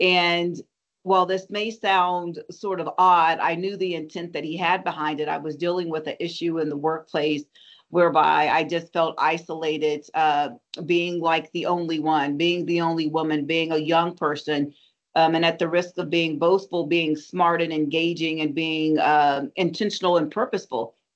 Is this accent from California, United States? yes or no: yes; California, United States; I grew up in Central California.